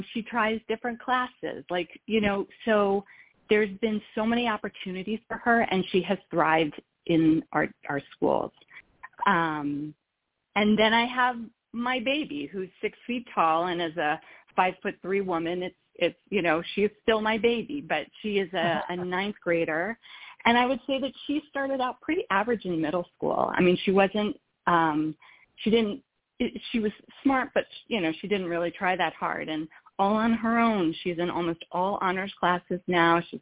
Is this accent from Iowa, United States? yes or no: no; Maryland, United States; I did not grow up in New Jersey. I grew up in Maryland. I went to school at Tulane University in New Orleans.